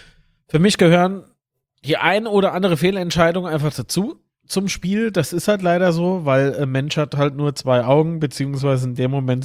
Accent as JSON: {"language": "German", "region": "Rhineland-Palatinate", "country": "Germany", "said": "Ich liebe ihn nicht, weil wahre Liebe als Pfälzer, die gilt eigentlich nur im FCK."}